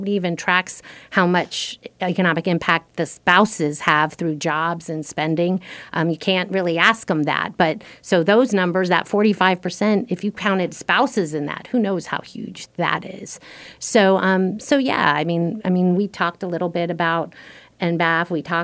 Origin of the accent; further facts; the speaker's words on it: Miami, Florida, United States; I mean, I'm from Miami, Florida, and we retired here.